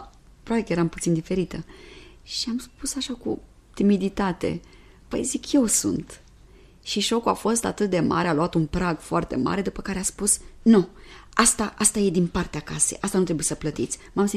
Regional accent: Romania; now in France; dacă auzeau că sunt româncă, toată lumea îmi vorbea de românca și de acel film pe care îl văzuseră.

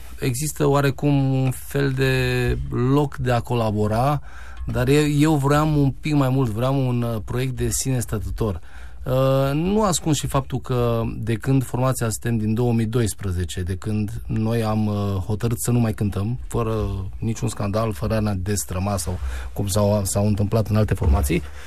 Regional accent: Baia Mare, Maramureș County, Romania; also born or lived in Cluj; Pe vremea aceea eram în Cluj. Eu de origine sunt din Baia Mare și am ales Clujul pentru că era o distanță mult mai mică

